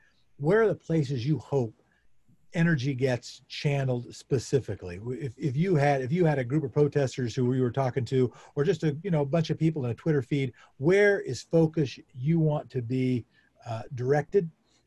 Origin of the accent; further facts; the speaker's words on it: South Pasadena, California, United States; also born or lived in Portland, Oregon; I remember when I grew up in South Pasadena and Portland, Oregon, and both pretty white places